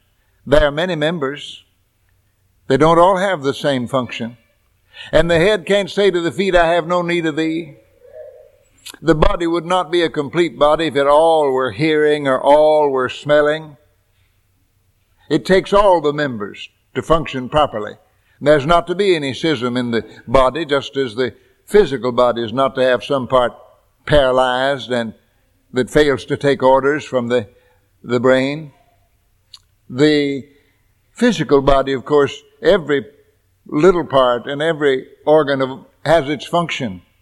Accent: United States; born there; I'm glad I was born in America.

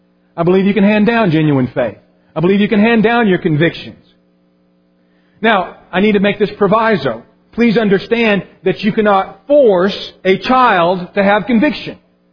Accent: Colorado, United States; It was actually in October when I was growing up in Colorado.

